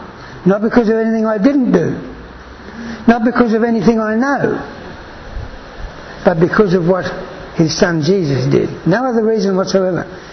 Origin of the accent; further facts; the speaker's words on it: Maryborough, Australia; I'm from Maryborough.